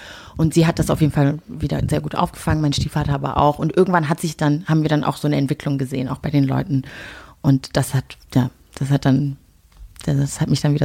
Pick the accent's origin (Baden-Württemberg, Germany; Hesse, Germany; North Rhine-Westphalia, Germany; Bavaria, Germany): North Rhine-Westphalia, Germany; Ich sage auch ganz oft, ich komme aus dem Pott und dann sagen so, und wo genau? Und dann kommt am Ende raus, dass es eigentlich am linken Niederrhein ist.